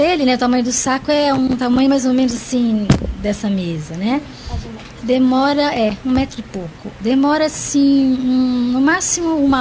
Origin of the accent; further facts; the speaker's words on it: Mococa, São Paulo, Brazil; como eu sou do interior, né? Eu sou da cidade de Mococa, uma cidade pequenininha, no estado de São Paulo.